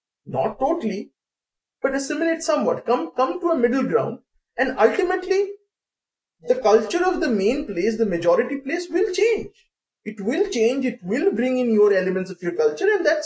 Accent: India; English is a second language; I'm an Indian citizen, but I stay here.

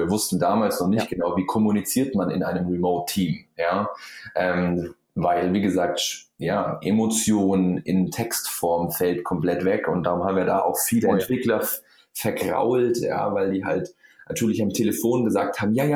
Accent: Bavaria, Germany; ich komme aus dem Allgäu, ja, Süden von Deutschland, da gibt es mehr Kühe als Menschen.

